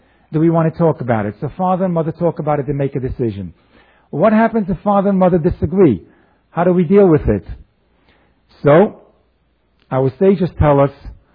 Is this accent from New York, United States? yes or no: yes; New York, United States; I come from New York. It's a little bit different.